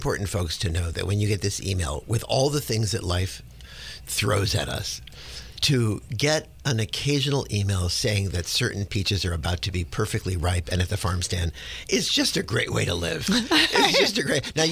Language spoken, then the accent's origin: English; California, United States; And growing up in California, our idea of sweet is food.